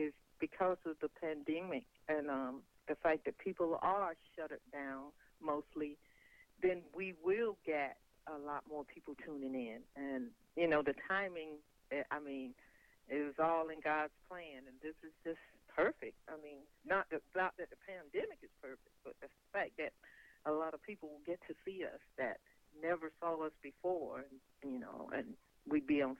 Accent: Twin City, Georgia, United States; Small town, Twin City, Georgia.

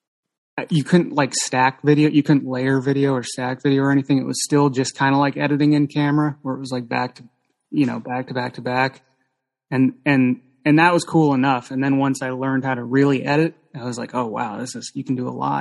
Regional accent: Seattle, Washington, United States; Yeah, because I'm from Seattle. So, you know, it was close. It was like just a close drive and I could go back and see my family and stuff.

